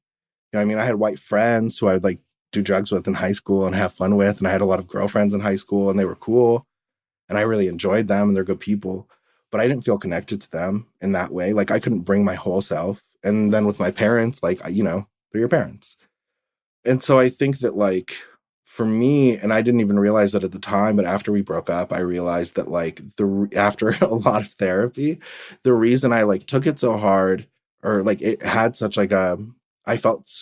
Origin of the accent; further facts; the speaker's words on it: Midwest, United States; I think there's a lot of like invalidation of like my own experience that came along with growing up in the Midwest.